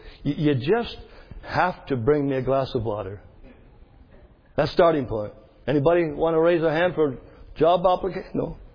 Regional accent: Canada; I'm from the north, far, far north, I'm a Canadian.

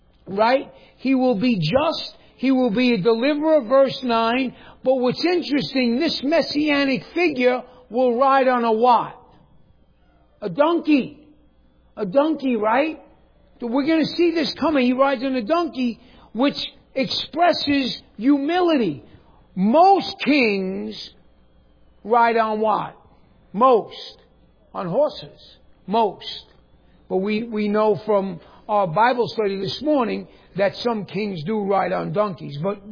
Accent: New York, United States; A bow. I'm from New York. I say bow.

